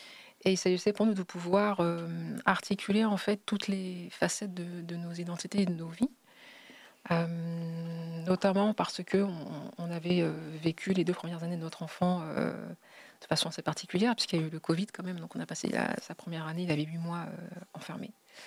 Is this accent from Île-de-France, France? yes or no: yes; Paris, Île-de-France, France; moi, je suis née à Paris, j'ai vécu mes 38 premières années en région parisienne.